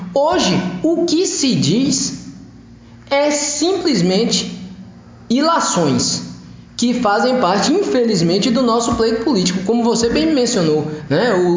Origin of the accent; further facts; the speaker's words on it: Jequié, Bahia, Brazil; deixo um abraço aí para a cidade de Jequié, minha cidade de coração, onde eu fui criado, onde minha família reside.